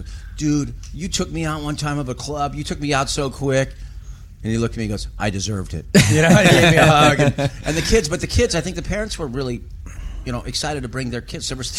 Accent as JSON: {"language": "English", "region": "California", "country": "United States", "tie": "born or raised there", "said": "it's the music that I grew up on in California."}